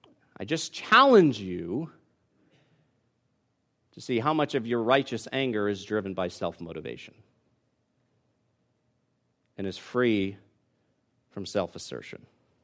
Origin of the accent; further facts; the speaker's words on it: Boston, Massachusetts, United States; now in California, United States; Now, I grew up in Boston. People gardened, kind of, you know.